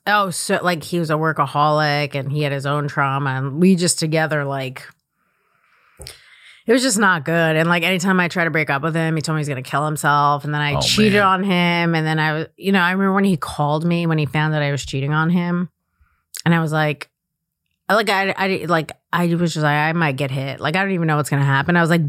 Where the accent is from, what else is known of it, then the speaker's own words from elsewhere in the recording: New York, United States; I don't know if it's like being a New Yorker or where I grew up, but we kind of all had that same sense of humor.